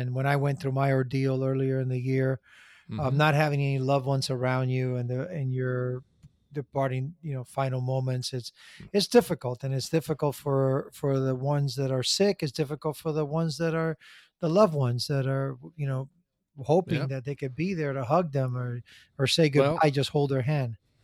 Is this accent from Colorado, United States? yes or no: no; Miami, Florida, United States; We grew up together in Miami, and it's just awesome.